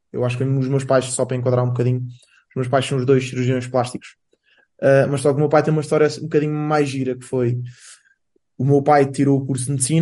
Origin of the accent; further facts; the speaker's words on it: Lisbon, Portugal; eu nasci dia 29 de julho de 1993, portanto tenho 30 anos agora, e nasci em Lisboa. A minha vida toda cá, por assim dizer.